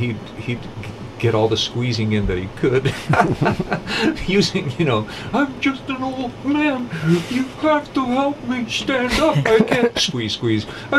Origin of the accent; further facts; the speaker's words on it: California, United States; born there; also born or lived in New Mexico; I was born in California, and then I went to New Mexico